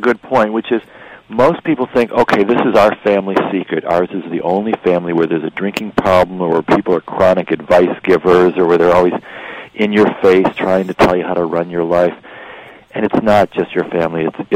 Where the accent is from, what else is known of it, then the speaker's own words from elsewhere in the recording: Michigan, United States; I mean, my older sister, I'm from Michigan, and my older sister is always going to be my older sister.